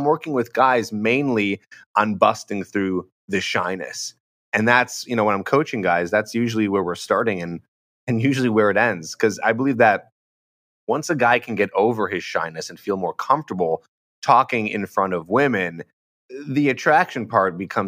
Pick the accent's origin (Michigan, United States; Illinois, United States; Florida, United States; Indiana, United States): Illinois, United States; Chicago; moved away as an adult; now in Los Angeles, United States; When I was in my early 20s and I moved to Los Angeles from Chicago, I didn't know anybody.